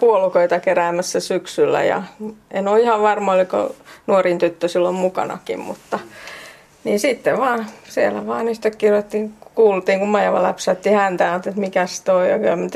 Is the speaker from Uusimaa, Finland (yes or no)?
no; Ostrobothnia, Finland; Itsekin olen Pohjanmaalta kotoisin, niin eipä siellä peltojen keskellä hirveästi vesistöjä